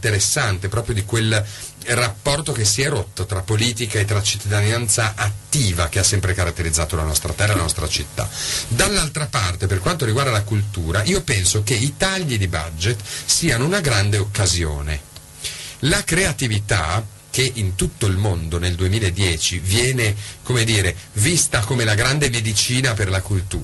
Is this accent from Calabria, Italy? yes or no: no; Bologna, Emilia-Romagna, Italy; Io sono bolognese da 38 anni, quando sono nato.